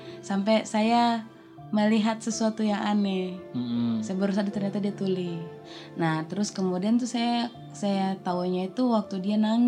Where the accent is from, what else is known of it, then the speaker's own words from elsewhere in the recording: Jakarta, Indonesia; Aku lahir di Jakarta.